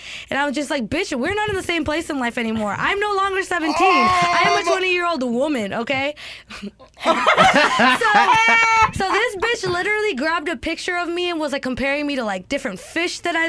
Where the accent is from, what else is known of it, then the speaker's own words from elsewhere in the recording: California, United States; Because I'm from the Bay. When we dance, we really dance.